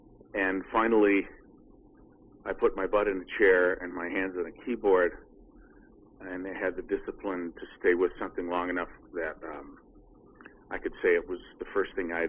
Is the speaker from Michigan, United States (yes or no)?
yes; Detroit, Michigan, United States; now in Chicago, United States; No, I'm a Detroit Tigers fan. I'm from Detroit. I live in the Cubs neighborhood